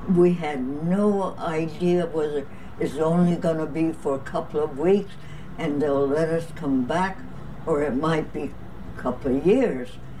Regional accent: San Pedro, California, United States; I was back in my hometown with my mother and my older brother who didn't get in now.

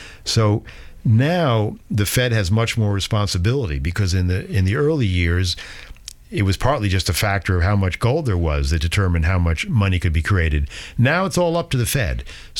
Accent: Boston, Massachusetts, United States; You know, I come from Boston. I live in Boston, and each of the Federal Reserve banks has a its own board

